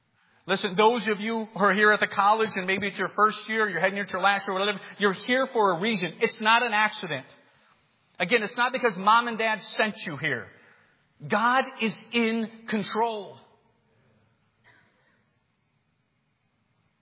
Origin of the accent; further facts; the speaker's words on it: United States; I began to realize the privilege I had of growing up in the United States